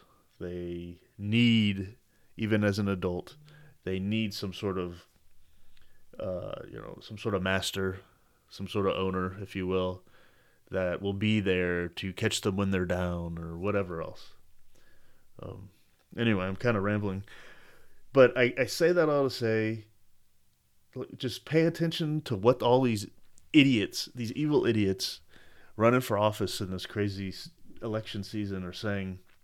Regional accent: Texas, United States; I mean, I'm a Texan first and foremost

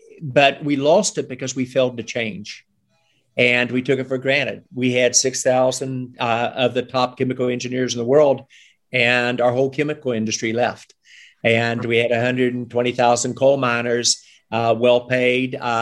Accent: Cleveland, Ohio, United States; born there; I was born in Cleveland, Ohio. My parents were both out of West Virginia.

